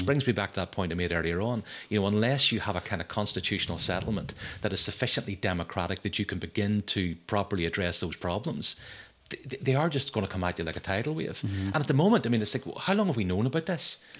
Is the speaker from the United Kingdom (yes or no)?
yes; London, United Kingdom; born there; Well, I was born in the east end of a city, so West Ham.